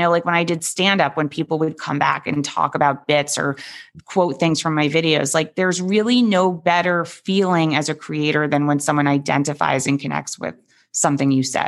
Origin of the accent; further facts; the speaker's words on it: New York, United States; Look, I am a New Yorker. I am a Jewish New Yorker. I have a certain kind of accent and voice and I'm fine with it.